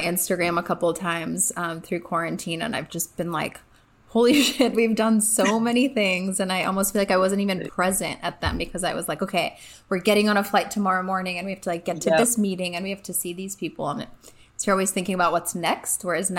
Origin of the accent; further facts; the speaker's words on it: Hungary; So I'm from Hungary, and he spent Christmas.